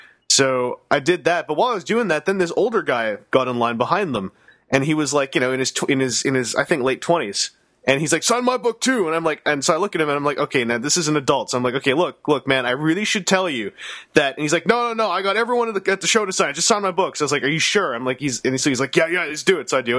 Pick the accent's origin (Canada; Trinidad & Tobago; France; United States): Canada; Being a Canadian, I used to not really care about Black Friday